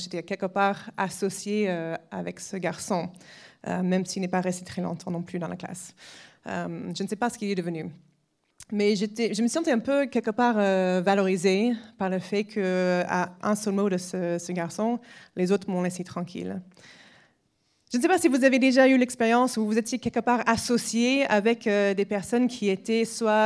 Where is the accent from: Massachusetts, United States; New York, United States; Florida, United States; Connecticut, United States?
Massachusetts, United States; French is a second language; j'ai grandi aux États-Unis. J'ai grandi dans une petite ville dans la partie ouest de l'État de Massachusetts.